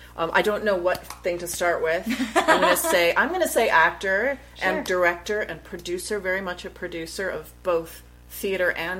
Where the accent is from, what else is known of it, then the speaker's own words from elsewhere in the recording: United States; we're American.